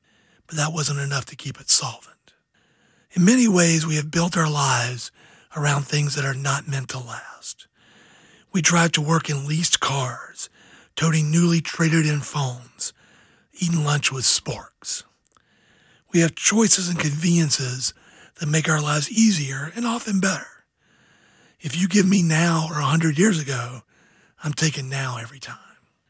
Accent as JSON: {"language": "English", "region": "Georgia", "country": "United States", "tie": "born or raised there", "said": "When I was growing up in Georgia, a trip to Sears was a big deal."}